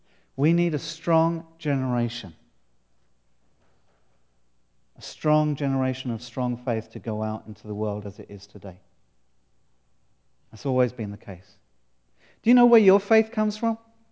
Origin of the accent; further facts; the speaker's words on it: United Kingdom; And that's not just because I'm British.